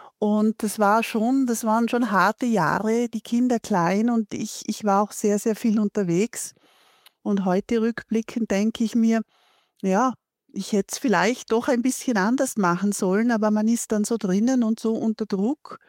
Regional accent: Vorarlberg, Austria; Ich bin aus Vorarlberg

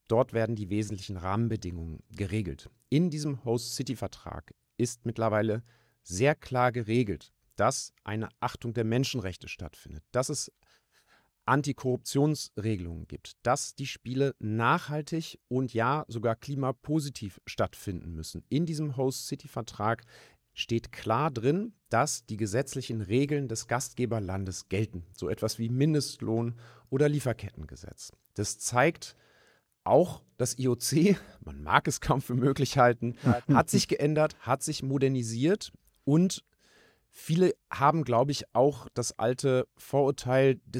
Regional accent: Hamburg, Germany; dass wir uns als Hamburger und Hamburger fragen müssen

